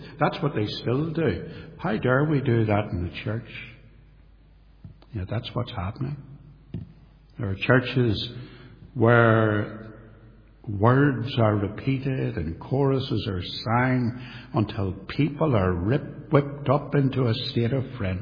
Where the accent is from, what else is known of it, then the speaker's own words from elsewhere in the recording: Belfast, Northern Ireland, United Kingdom; brought up in the Church of Ireland, an Anglican. And I went to a little tiny church in the outskirts of Belfast, not there anymore, up a wee country lane.